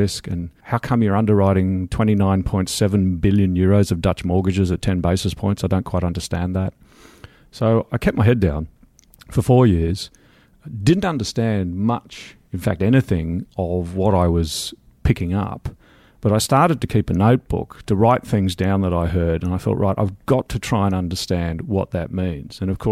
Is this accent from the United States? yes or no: no; Australia; yes, I'm Australian.